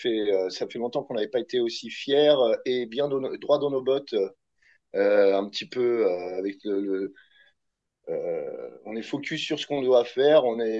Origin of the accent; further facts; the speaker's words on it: Cergy, Île-de-France, France; parce que nous, on est de Cergy dans le 95, et c'est juste à côté.